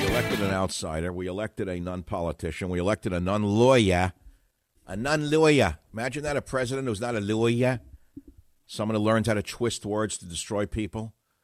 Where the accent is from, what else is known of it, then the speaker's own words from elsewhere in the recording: Queens, New York, United States; I grew up in Queens as well, Zaid.